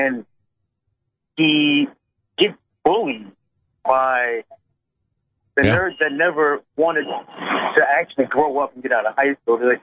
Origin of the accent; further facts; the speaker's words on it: Texas, United States; now in New Jersey, United States; You know, it's a beautiful day in Jersey, just as I'm sure it is in my home state of Texas. I would love to get back to Texas.